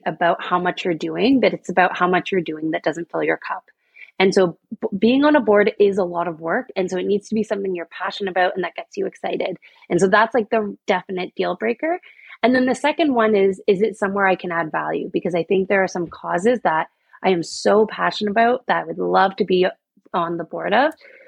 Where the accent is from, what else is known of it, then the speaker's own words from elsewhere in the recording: Thornbury, Ontario, Canada; And so I was raised in Thornbury, Ontario. And so I am a small town girl.